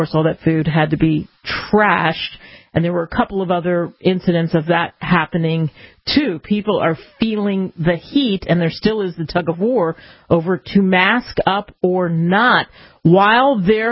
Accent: Camden, New Jersey, United States; I mentioned growing up near Camden, New Jersey

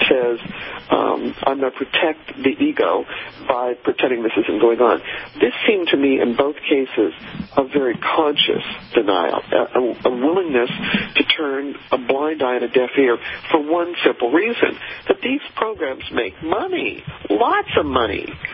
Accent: Denver, Colorado, United States; I mean, I grew up in Denver, and the University of Denver actually stopped playing football because they decided it was too violent.

